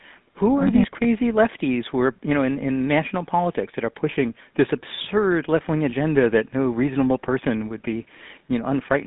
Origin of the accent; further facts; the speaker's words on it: Massachusetts, United States; I'm from Massachusetts, where I lived here most of my life